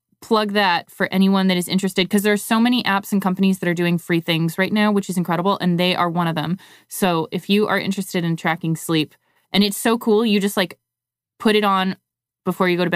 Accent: Canada; now in United States; Oh, I mean, I'm Canadian. I just figure people assume.

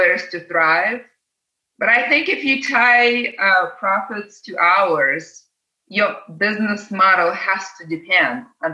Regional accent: San Francisco, California, United States; And I grew up in San Francisco. I know San Francisco very well. I immigrated when I was 13.

